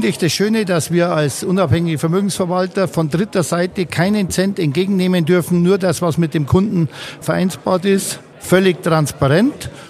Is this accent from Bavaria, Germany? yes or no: yes; Starnberg, Bavaria, Germany; Ich komme aus Starnberg